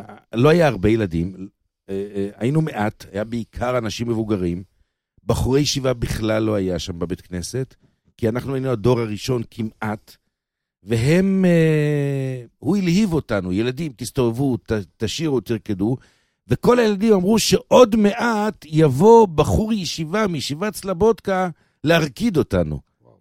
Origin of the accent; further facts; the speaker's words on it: Bnei Brak, Tel Aviv District, Israel; מה שאני זוכר בתור ילד בבני ברק